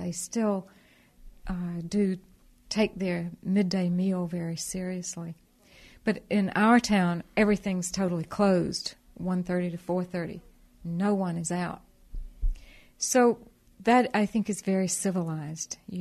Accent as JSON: {"language": "English", "region": "Georgia", "country": "United States", "tie": "born or raised there", "said": "But even as a child growing up in Georgia, I always had an attraction toward Europe."}